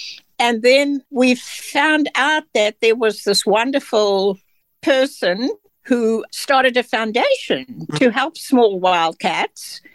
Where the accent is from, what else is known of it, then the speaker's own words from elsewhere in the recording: South Africa; And I'm from South Africa and, of course, knew all about the African wild cat.